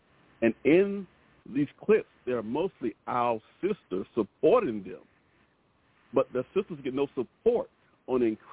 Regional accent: Augusta, Georgia, United States; I'm from Augusta, Georgia.

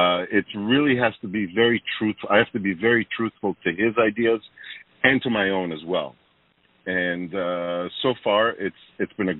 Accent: Toronto, Ontario, Canada; I myself have been born and raised in Toronto, and now I live with my family about 15 minutes from the core of downtown. And I've always been here, yes.

